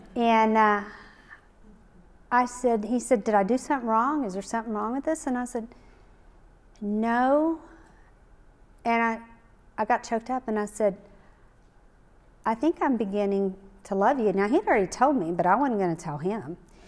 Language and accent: English; Kerrville, Texas, United States; I grew up in Kerrville, and I married at 19